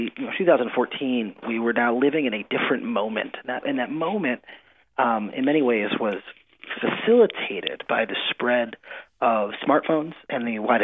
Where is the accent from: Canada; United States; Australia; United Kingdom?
United States; Cleveland, Ohio; In fact, we're from Cleveland, right?